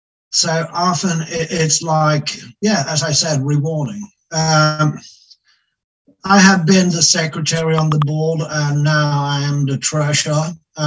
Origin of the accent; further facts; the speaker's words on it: Sweden; English is a second language; I'm an old child. I'm from Sweden.